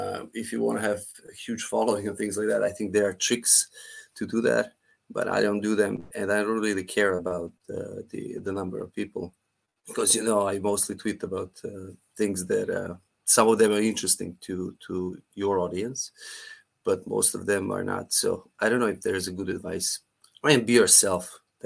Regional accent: Serbia; I'm from Serbia, so yeah.

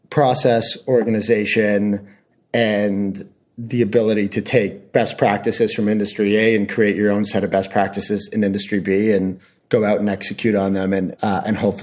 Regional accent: Canada; I'm from Canada originally

